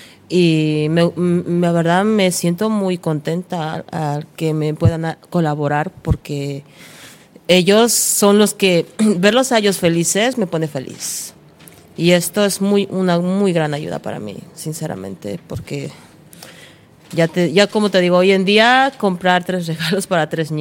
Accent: Bolivia; now in Spain; Yo soy de Bolivia.

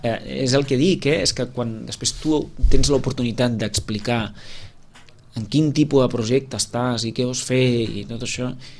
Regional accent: Girona, Catalonia, Spain; Jo soc gironí, tota la meva família són de Girona

